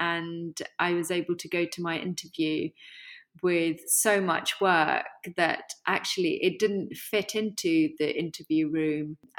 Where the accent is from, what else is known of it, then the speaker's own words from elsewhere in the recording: Bangladesh; moved away; drawing what my life was like growing up in Bangladesh